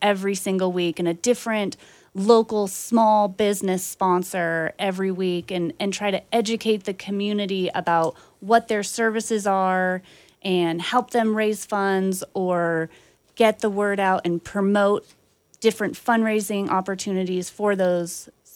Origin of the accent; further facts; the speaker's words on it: Whitefish, Montana, United States; also born or lived in Oregon; I was raised in Whitefish. I went to school for middle school and a little bit of high school there. And then I moved over to Oregon, finished up high school, and went to college over there.